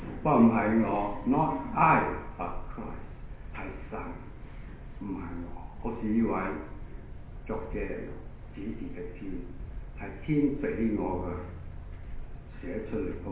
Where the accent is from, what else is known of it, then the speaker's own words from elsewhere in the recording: Hong Kong; 我哋香港人、東南亞嚟啲人